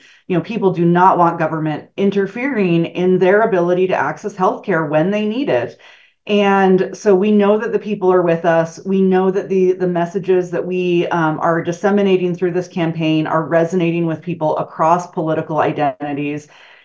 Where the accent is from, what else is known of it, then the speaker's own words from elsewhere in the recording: Montana, United States; I'm a fifth generation Montana kid. So I grew up here, you know, and growing up in Montana, I remember my grandparents saying, live and let live.